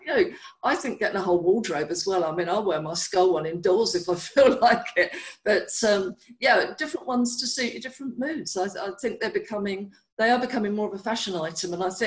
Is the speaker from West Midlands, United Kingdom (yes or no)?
no; London, United Kingdom; accent: South London; People might not tune into my South London accent straight away.